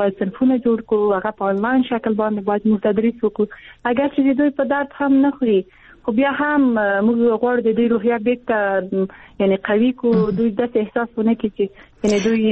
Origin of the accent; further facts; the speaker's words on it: Afghanistan; زه په افغانستان کې پیدا شوی یم زه د افغانستان یوه جلۍ یم